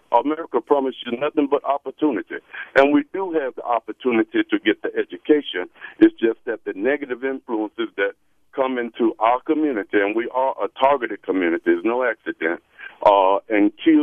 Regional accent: Mississippi, United States; I'm from Mississippi, and I work for this organization called the Council of Federated Organization

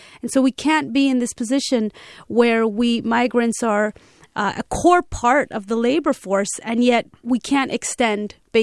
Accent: California, United States; So I grew up in California, and I remember 1994, Governor Wilson

